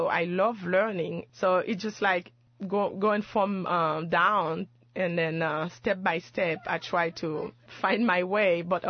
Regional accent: Port-au-Prince, Ouest, Haiti; my neighborhood, because I grew up in Port-au-Prince

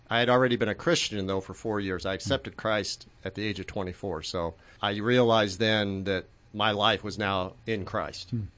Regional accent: Springfield, Illinois, United States; I grew up in Springfield, went to Champaign, got my degree, worked for IBM, and moved out there.

